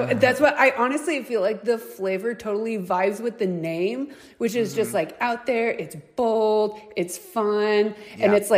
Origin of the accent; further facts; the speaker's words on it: Missouri, United States; did you know that I'm from Missouri? Like Tornado Alley, Missouri?